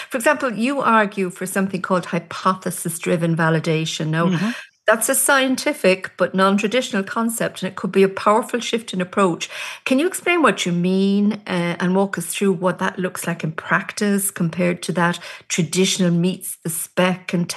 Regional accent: Ireland; Do you know, as an Irish woman, now that imagery of green on a dashboard

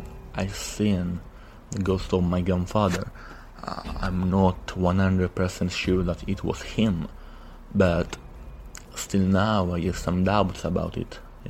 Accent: Italy; from Italy.

